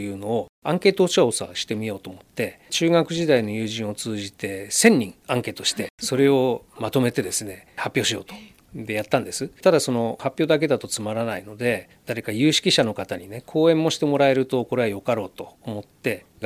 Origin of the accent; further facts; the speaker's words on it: Fujisawa, Kanagawa, Japan; 私藤沢で生まれ育って今も住んでるので、自らが生まれ育って住んでる地元の記事を書きたいと希望してですね